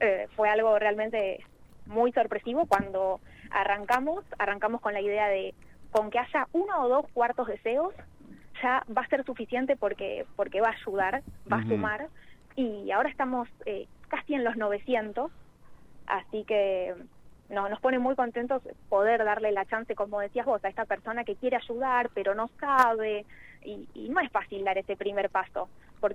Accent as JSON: {"language": "Spanish", "town": "Lanús", "region": "Buenos Aires Province", "country": "Argentina", "said": "soy de Lanús, así que no estoy tan lejos."}